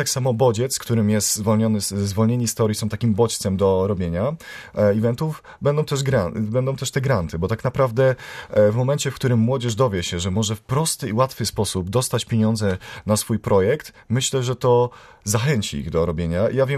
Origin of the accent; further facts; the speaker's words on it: Szczecin, West Pomeranian Voivodeship, Poland; A u nas w Szczecinie jest ten spokój, jest ta harmonia, są te parki, lasy.